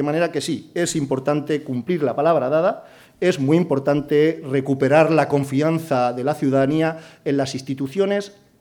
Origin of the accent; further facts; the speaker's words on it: Alcolea de Calatrava, Castilla-La Mancha, Spain; a mi pueblo, que es Alcolea, del abastecimiento de agua